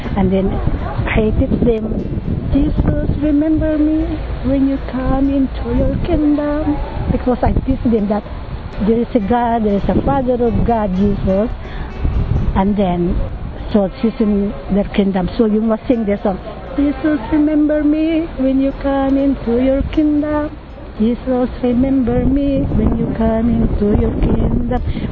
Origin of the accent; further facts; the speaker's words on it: Philippines; Philippines.